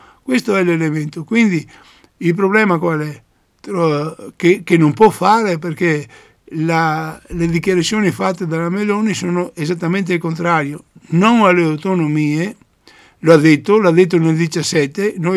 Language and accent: Italian; Veneto, Italy; noi come Veneto e come Veneti